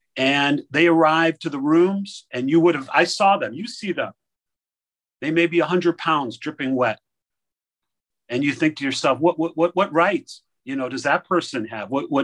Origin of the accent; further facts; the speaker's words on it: Chicago, Illinois, United States; now in Phoenix, United States; And I'm presently down in Phoenix, Arizona, but I'm originally from Chicago area and from the Chicago area.